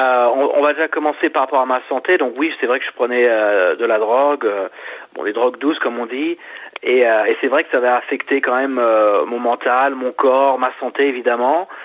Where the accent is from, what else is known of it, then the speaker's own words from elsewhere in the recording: Île-de-France, France; Donc en fait, je suis français, j'ai grandi dans la région parisienne.